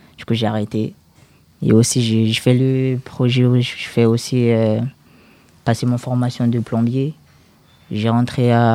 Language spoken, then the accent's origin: French; Madagascar; now in France; Je viens de Madagascar. Du coup, ça fait longtemps que je suis en France.